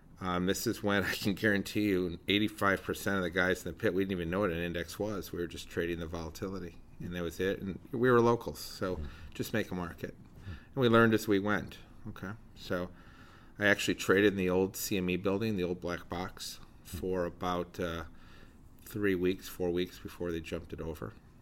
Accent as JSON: {"language": "English", "town": "Chicago", "region": "Illinois", "country": "United States", "tie": "born or raised there", "said": "I'm 54 years old. I'm a Gen Xer, and I'm from Chicago my whole life."}